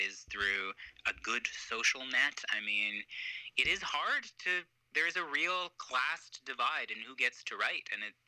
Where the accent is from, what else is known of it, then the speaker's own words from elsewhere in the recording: Canada; there's this weird thing as a Canadian where sometimes it feels like, oh, there's no difference.